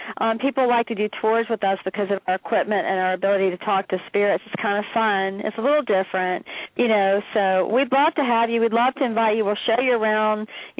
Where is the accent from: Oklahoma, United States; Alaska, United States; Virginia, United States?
Virginia, United States; Richmond; Yeah, that's where I'm from. I'm from Richmond, actually.